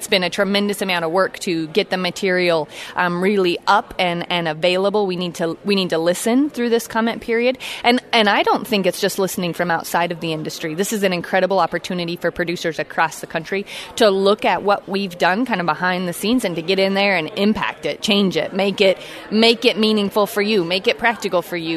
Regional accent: California, United States; And I grew up in California where arrows are shot pretty frequently.

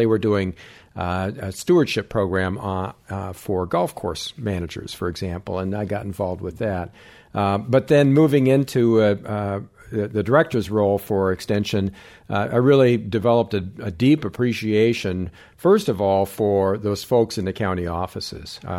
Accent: Iowa, United States; Well, I grew up in Iowa. So any talk about agriculture has to start there.

